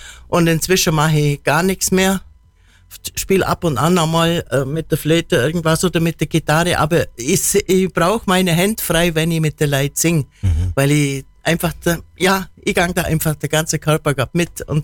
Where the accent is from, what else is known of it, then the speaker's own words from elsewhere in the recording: Niedersonthofen, Bavaria, Germany; born there; Gebürtig bin ich aus Niedersondhofen und bin dann nach Bad Oberdorf gezogen.